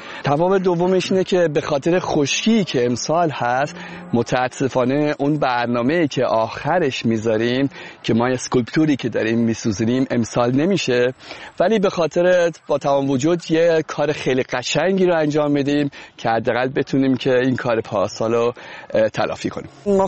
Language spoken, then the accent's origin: Persian; Iran; ما خودمون ایرانی هستیم